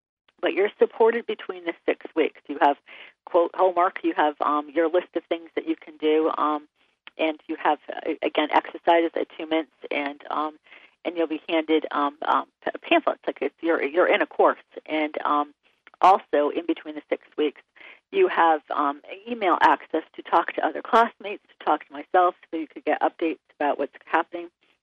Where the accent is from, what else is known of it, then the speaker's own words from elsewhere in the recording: East Coast, United States; also born or lived in California, United States; I used to live out in California, and even though I'm from the East Coast